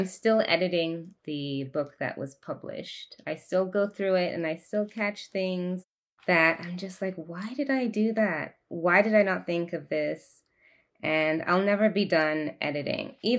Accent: England, United Kingdom; I grew up in England, so sometimes I want to use the British spelling of certain words

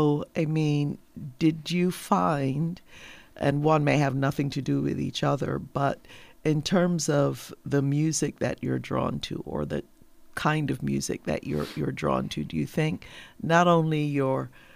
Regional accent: Barbados; now in United States; and me from the Caribbean, a lot of my listeners, I'm from Barbados, and, you know, migrating here to the United States

